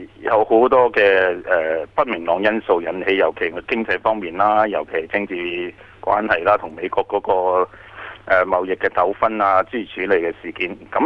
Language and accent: Cantonese; Canada; 對我哋加拿大人嘅規眼變相呢就同情返我哋嘅聯邦政府